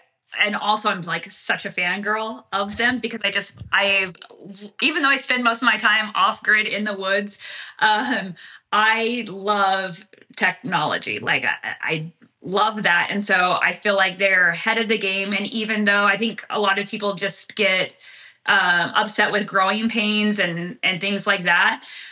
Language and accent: English; Idaho, United States; I've born and raised in Idaho. I've never heard of this town before because it's so tiny.